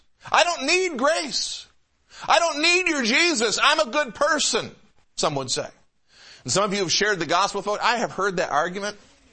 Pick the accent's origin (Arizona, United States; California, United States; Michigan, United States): Michigan, United States; Detroit; And I grew up in the Metro Detroit area, and we had a large Jewish community in the neighborhood I was in.